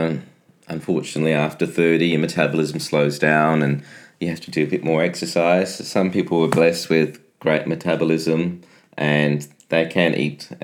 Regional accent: Adelaide, South Australia, Australia; also born or lived in Sydney; I grew up in Adelaide, at Henley Beach, and I moved to Sydney when I was younger, in my teens. Then moved back to Adelaide

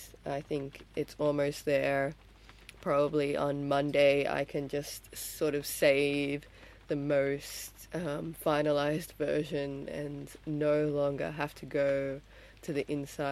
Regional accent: New South Wales, Australia; I'm originally from Western Sydney in Australia, land of the Darug people

